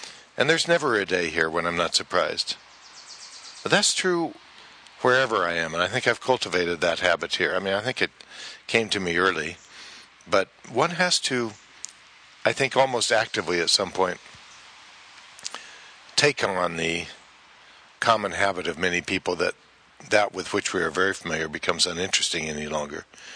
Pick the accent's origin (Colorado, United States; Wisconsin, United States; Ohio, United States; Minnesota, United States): Colorado, United States; Denver; I was born in Denver and grew up on the eastern arid edges of Denver